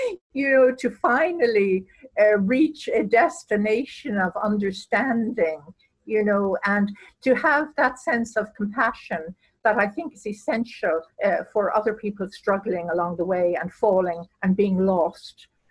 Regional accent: Ireland; That being Irish, I think the Irish have a certain reticence and they hold back.

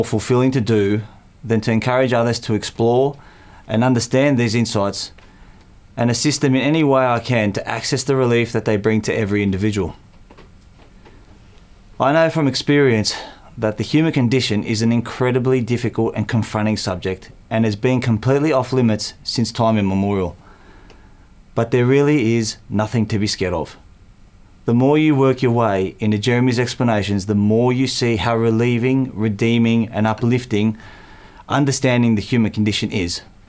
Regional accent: Melbourne, Victoria, Australia; also born or lived in New South Wales; now that I've come back to my hometown of Melbourne, where I have many old friends

